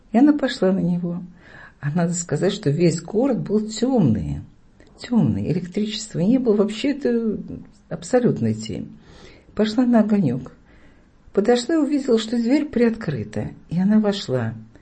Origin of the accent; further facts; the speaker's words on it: Moscow, Russia; Во время войны началась эвакуация. Мы же москвичи, и срочно эвакуировались. Эвакуировали нас в Казахстан.